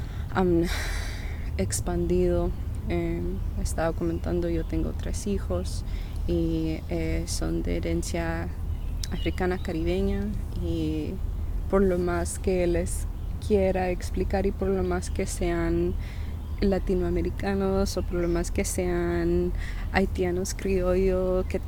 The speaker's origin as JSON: {"language": "Spanish", "town": "Chicago", "region": "Illinois", "country": "United States", "tie": "born or raised there", "also_born_or_lived": "Oakland / San Francisco", "lives_now": "Philadelphia, United States", "said": "nací, crecí en Chicago, viví en Oakland, viví en San Francisco, y de ahí de venir a Philly"}